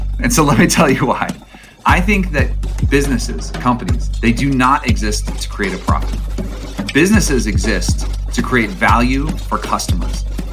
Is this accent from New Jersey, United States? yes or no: no; Chicago, Illinois, United States; Even though I'm from Chicago, I'm a Chicagoan